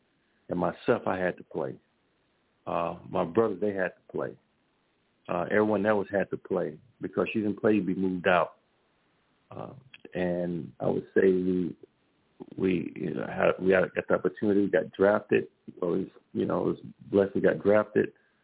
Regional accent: Louisiana, United States; And for a lot of you guys don't know, I'm from Louisiana.

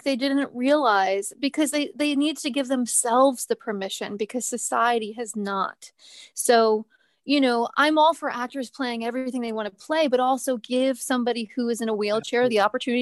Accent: United States; also being just an American going to India and having to deal with things that I had never done before.

